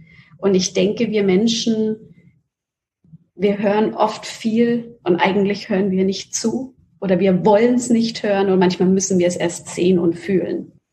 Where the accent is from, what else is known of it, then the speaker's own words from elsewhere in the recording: Nuremberg, Bavaria, Germany; Also Nürnberg und Deutschland ist meine Heimat und Ich liebe Nürnberg wie keine andere Stadt